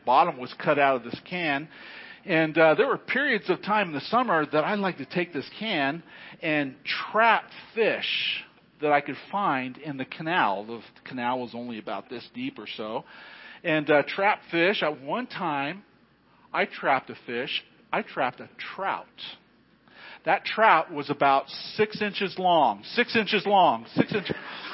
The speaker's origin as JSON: {"language": "English", "town": "Fresno", "region": "California", "country": "United States", "tie": "born or raised there", "said": "I grew up in Fresno, and behind our house was a canal. Fresno is a ag community."}